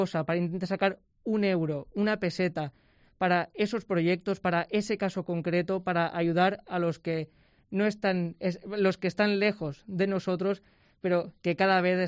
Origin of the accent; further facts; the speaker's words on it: Castalla, Valencian Community, Spain; desde joven, desde pequeño, en mi pueblo, en Castalla